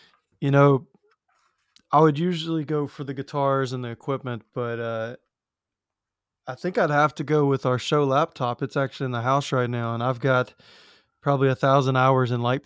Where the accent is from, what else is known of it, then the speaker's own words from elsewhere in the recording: Birmingham, Alabama, United States; I was taken to the … show that was in my hometown, Birmingham, Alabama.